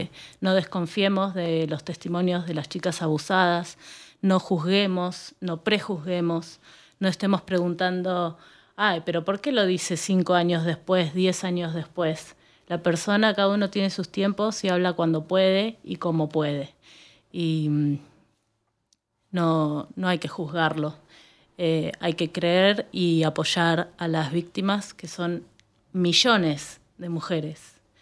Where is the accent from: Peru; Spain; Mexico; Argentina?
Argentina; Patagonia; Vengo del sur de la Argentina, de la Patagonia, un lugar muy lindo para todos los que puedan ir a conocer.